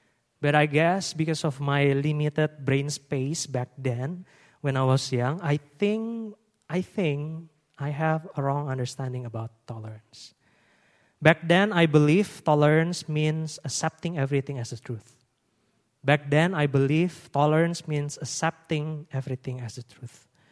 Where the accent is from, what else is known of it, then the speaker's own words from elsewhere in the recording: Indonesia; I was born and raised in Indonesia, which is obvious.